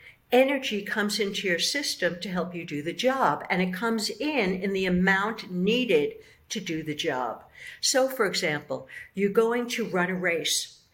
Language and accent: English; Bronx, New York, United States; Now, remember, I'm from the Bronx, so I don't just buy stuff